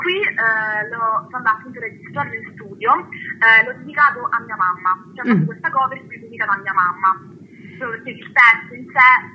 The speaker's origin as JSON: {"language": "Italian", "town": "Barcellona Pozzo di Gotto", "region": "Sicily", "country": "Italy", "tie": "born or raised there", "said": "Barcellona, Sesto di Gotto, che è una provincia della Sicilia, provincia di Messina in particolare."}